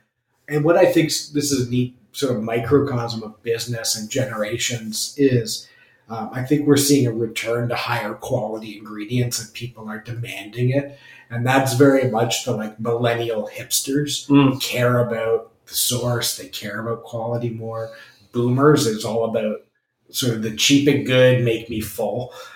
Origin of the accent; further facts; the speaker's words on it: Belleville, Ontario, Canada; And I grew up in the Belleville area on Reed's Dairy.